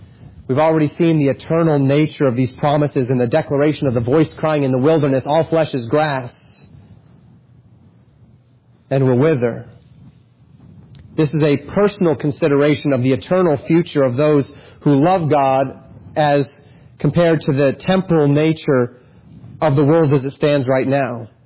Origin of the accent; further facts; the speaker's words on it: Colorado, United States; This is particularly, I grew up in Colorado. This is particularly true out there because you go from flat plains to huge mountains.